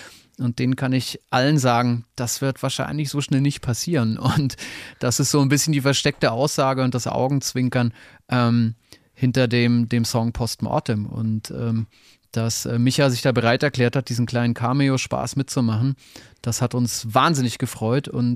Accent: Bavaria, Germany; du als Regensburger und ich als Franke

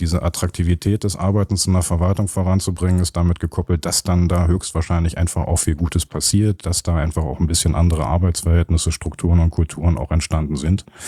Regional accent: Berlin, Germany; born there; als gebürtiger Berliner

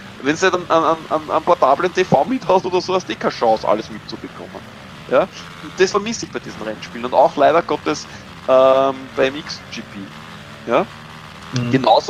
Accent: Austria; als Österreicher habe ich mich natürlich für KTM entschieden.

